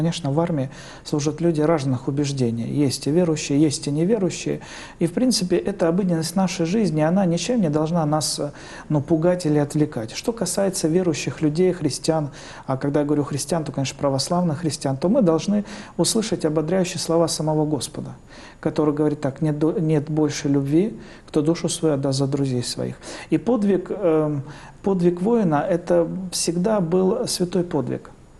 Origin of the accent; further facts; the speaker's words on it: Far East, Russia; Я, так как сам выходец с Дальнего Востока, я все свое детство провел в военном гарнизоне, где был военный аэродром.